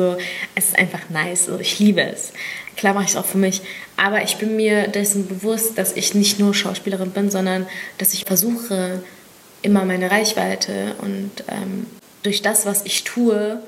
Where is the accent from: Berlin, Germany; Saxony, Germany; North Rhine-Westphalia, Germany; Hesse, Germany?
Berlin, Germany; Ich bin Berlinerin. Ich fühle mich als Berlinerin und ich fühle mich ägyptisch.